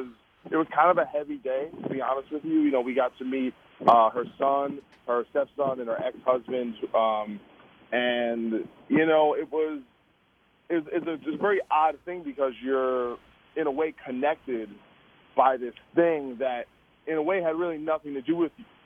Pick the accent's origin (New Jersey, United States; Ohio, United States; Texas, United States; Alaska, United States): New Jersey, United States; So it was amazing to do it in New York because I'm from New Jersey.